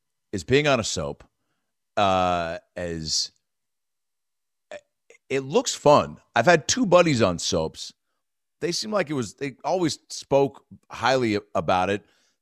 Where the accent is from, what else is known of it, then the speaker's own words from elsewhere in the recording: Seattle, Washington, United States; I'm from Seattle. The guy thought I was from New York